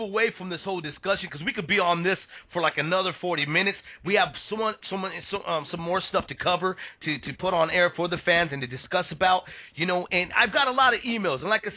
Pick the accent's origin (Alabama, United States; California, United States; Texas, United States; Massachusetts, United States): California, United States; in my hometown in the Bay Area, you know, where I come from